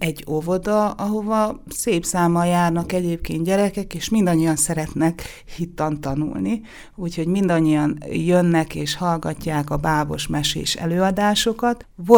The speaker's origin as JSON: {"language": "Hungarian", "town": "Nyírbogát", "region": "Szabolcs-Szatmár-Bereg", "country": "Hungary", "tie": "born or raised there", "said": "A Nyírbogáti, mert ott töltöttem a gyermekkoromat, református templomot"}